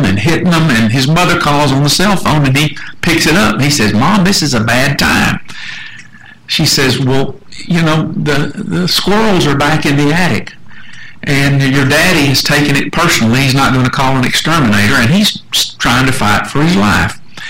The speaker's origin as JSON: {"language": "English", "town": "Hillsboro", "region": "Texas", "country": "United States", "said": "from Hillsborough. I was a district attorney in Hill County"}